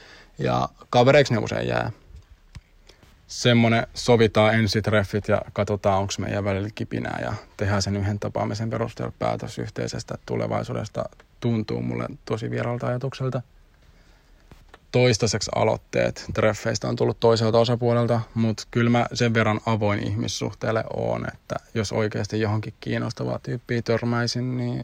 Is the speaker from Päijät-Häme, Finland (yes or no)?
yes; Lahti, Päijät-Häme, Finland; now in Espoo, Finland; vielä jokunen aika sitten mä asuin Lahdessa. Oon lahtelainen ja sinne mun oikeastaan koko aikaisempi elämä sijoittuu.